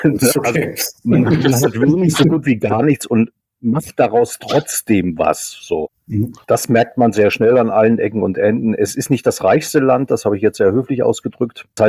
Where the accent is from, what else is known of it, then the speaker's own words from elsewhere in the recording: East Germany, Germany; Und da fuchste man sich aber als Ossi relativ schnell, Ex-Ossi